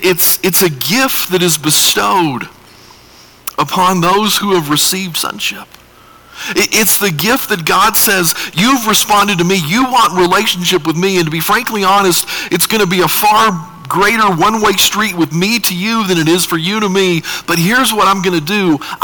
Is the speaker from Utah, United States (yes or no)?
yes; Utah, United States; because I grew up in Utah.